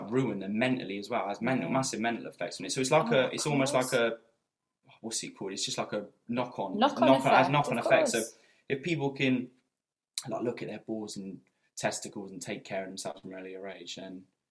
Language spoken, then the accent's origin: English; North East England, United Kingdom; Yeah, being a Geordie.